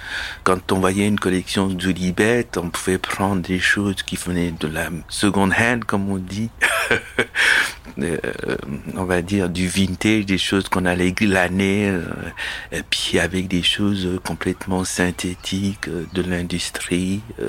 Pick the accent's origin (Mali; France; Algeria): Mali; Moi, je venais du Mali, d'Afrique, j'avais aussi d'autres préoccupations dans ma tête